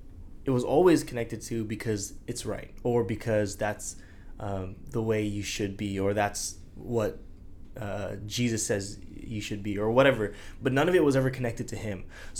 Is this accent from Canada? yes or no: yes; Queensborough, British Columbia, Canada; yeah, I'm from Queensboro. You know, as weird as it sounds, like, where is that? Is that in England? Some people say, like, is that in Europe? No, it's in Vancouver.